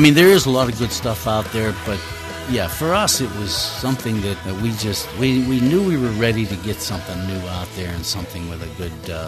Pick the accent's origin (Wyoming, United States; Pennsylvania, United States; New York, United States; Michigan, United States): Pennsylvania, United States; Ellwood City; What that is, John, is a tribute to my hometown. You're growing right up and going to high school there and learning the ropes, basically.